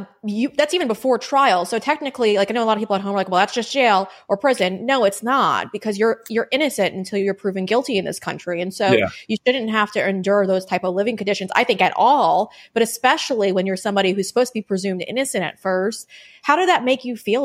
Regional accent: New York, United States; I mean, I'm from New York and I know Rikers Island has been sued

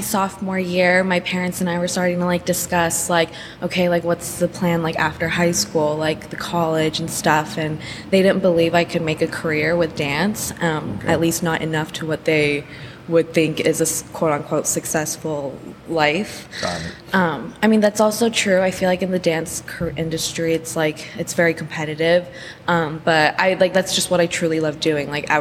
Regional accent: Diamond Bar, California, United States; Oh, yeah. I was born and raised in Diamond Bar.

